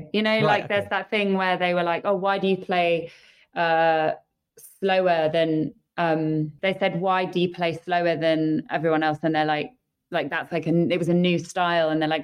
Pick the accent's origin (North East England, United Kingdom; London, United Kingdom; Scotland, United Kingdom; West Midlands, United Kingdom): London, United Kingdom; North Harrow; accent: London; also born or lived in Los Angeles, United States; I'm from North Harrow, I went to school in South London, And it's kind of, you know, I lived in LA for 9 years, but obviously don't have an American accent. But I've always kept my London accent and how I speak in my music.